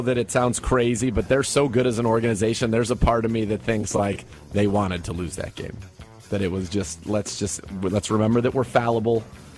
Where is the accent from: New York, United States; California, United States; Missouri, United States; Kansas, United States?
California, United States; I'm from the West Coast. I'm from California.